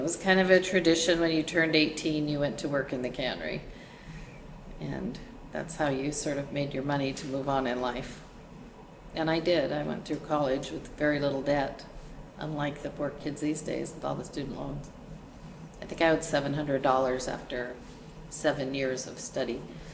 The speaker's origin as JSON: {"language": "English", "town": "Seattle", "region": "Washington", "country": "United States", "also_born_or_lived": "Blaine", "said": "So I'm from Blaine, Washington, originally from Seattle."}